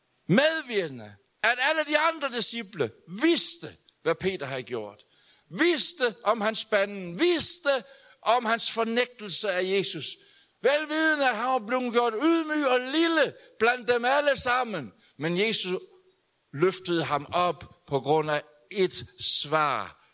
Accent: Jutland, Denmark; Hør her, for vi er jo jyder

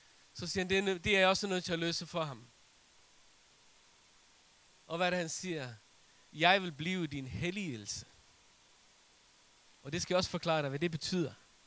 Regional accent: Faroe Islands; Danish is a second language; Undskyld, jeg er bare færing.

